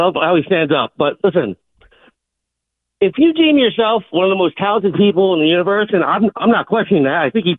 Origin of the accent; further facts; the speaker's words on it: Newmarket, New Hampshire, United States; I'm calling you from Rhode Island, but I grew up in Newmarket.